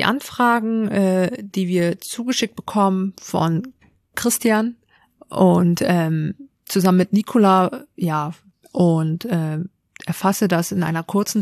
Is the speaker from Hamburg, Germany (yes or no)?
yes; Hamburg, Germany; Und auch hier aufgewachsen, bin auch hier zur Schule gegangen. Ja, genau. Habe hier auch meine Ausbildung gemacht in Hamburg.